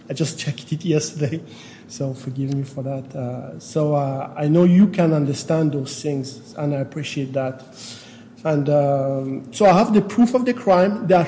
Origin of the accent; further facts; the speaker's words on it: Switzerland; now in United States; I mean, in the United States, I grew up in Switzerland